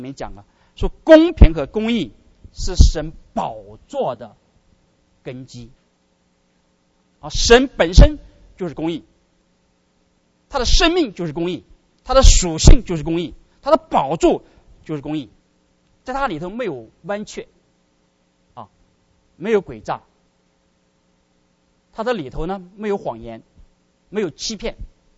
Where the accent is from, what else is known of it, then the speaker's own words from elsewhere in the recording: China; 我们中国人道德底线是什么？